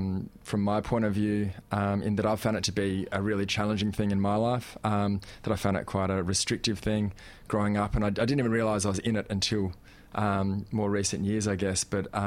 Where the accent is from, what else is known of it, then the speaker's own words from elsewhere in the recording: Adelaide, South Australia, Australia; Adelaide foothills.